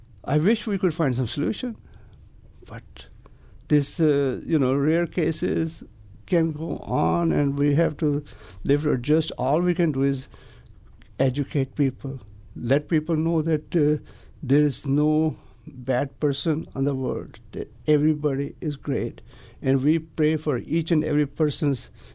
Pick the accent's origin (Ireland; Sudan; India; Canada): India; Punjab; English is a second language; also born or lived in Pakistan; now in United States; I was born in Pakistan in 1940. And during partition, I moved to Indian part of Punjab and lived in a refugee camp for a long time. And then I came to United States.